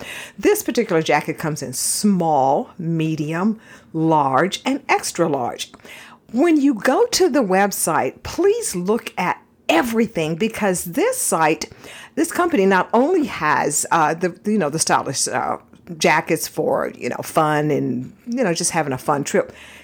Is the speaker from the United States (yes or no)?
yes; Texas, United States; because I'm originally from Texas, and so I love denim and fringe and all